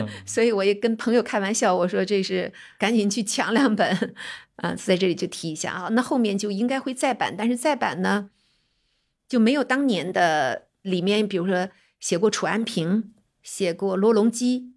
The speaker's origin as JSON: {"language": "Chinese", "town": "Dalian", "region": "Liaoning", "country": "China", "said": "可能因为本身我就是东北人，因为他就讲到从东北一点点流亡嘛，特别是辽宁，"}